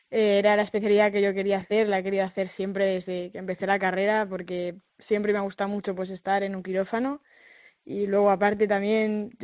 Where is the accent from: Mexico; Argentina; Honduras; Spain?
Spain; Valencia, Valencian Community; Pues yo soy de Valencia, no soy de muy lejos.